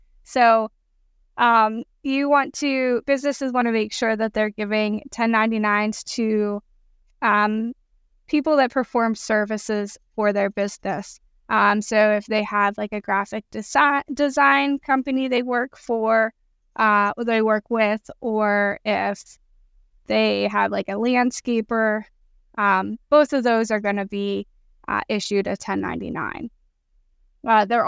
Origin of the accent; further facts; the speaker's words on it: Pennsylvania, United States; So I grew up in Pennsylvania. I still live here.